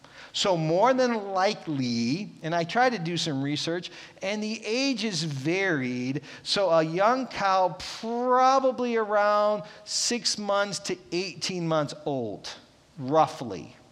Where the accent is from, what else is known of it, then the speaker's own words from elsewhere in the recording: Ohio, United States; I praise God that I came from Ohio, right? We found dead skunks on the side of the road all the time. You don't have that up here.